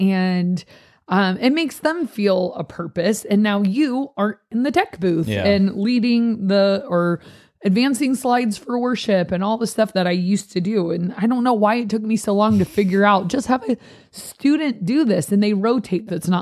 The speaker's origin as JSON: {"language": "English", "town": "Miami", "region": "Florida", "country": "United States", "tie": "born there", "lives_now": "San Diego, United States", "said": "I mean, I was born in Miami and I live in San Diego."}